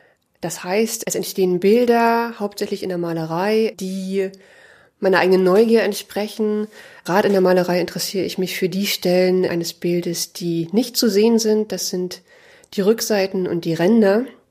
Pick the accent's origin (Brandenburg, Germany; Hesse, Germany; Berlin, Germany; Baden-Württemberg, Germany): Berlin, Germany; born there; now in Leipzig, Germany; Ich wurde 1980 in Ostberlin geboren. Ich bin 2003 zum Studium nach Leipzig gekommen.